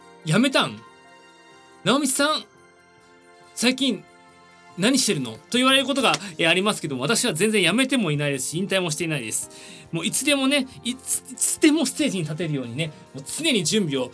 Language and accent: Japanese; Tokyo, Japan; 東京生まれです。東京育ちです。ホワイトデー生まれです。